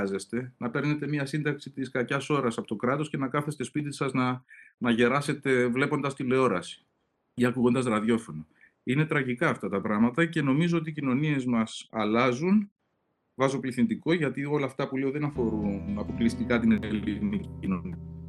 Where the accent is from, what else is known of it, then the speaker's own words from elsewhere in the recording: Cyprus; Και το λέω επειδή ανέφερες ότι γεννήθηκα και μεγάλωσα στην Κύπρο.